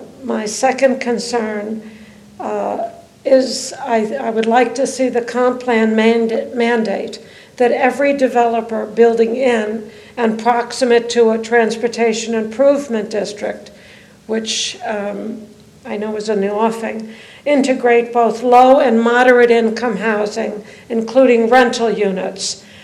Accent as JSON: {"language": "English", "region": "New York", "country": "United States", "tie": "born or raised there", "lives_now": "Rehoboth Beach, United States", "said": "I was raised on Long Island, arriving there in the early 50s, when it bore a great deal of resemblance to what I found down here in Sussex."}